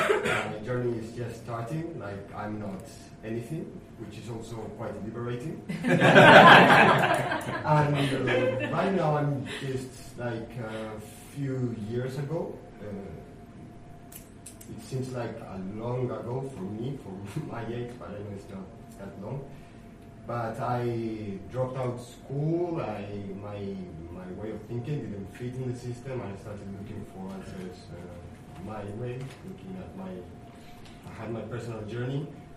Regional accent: Spain; now in Tigre, Argentina; I'm from Spain also

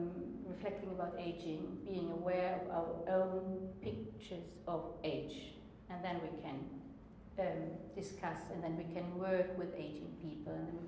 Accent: Germany; English is a second language; I'm a gerontologist from Germany.

